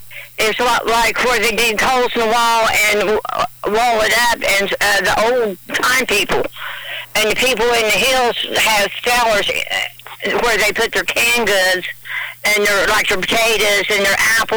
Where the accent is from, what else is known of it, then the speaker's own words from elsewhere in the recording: Ohio, United States; Well, see, I'm from Southern Ohio, and my mom still got one that is built into the hillside.